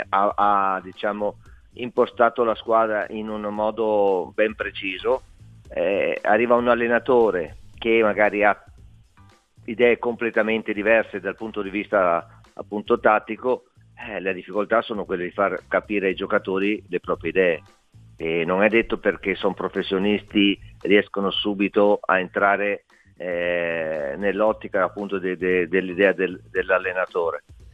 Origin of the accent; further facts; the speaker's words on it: Verona, Veneto, Italy; now in Genoa, Italy; Io vivo, sono di Verona, vado spesso a Verona pur vivendo a Genova